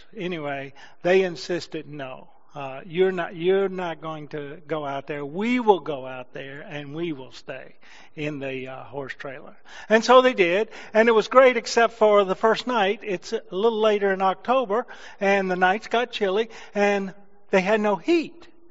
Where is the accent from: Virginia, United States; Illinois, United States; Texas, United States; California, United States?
Virginia, United States; Martinsville; now in New Hampshire, United States; those are my old stomping grounds. I grew up just outside of Martinsville, Virginia